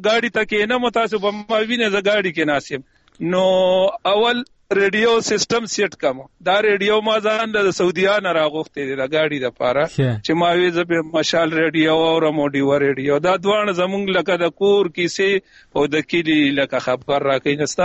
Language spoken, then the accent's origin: Pashto; Mardan, Khyber Pakhtunkhwa, Pakistan; زه د مردان يم جی په و د مردان يم په پاکستان کې د مردان يم او شیخ ملتون ټاون.